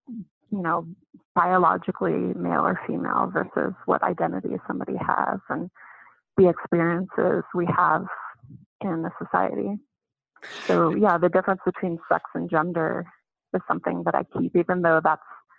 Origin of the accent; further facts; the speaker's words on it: United States; moved away as an adult; now in Mexico; I came back to the U.S. I'm American. I wanted to teach public school.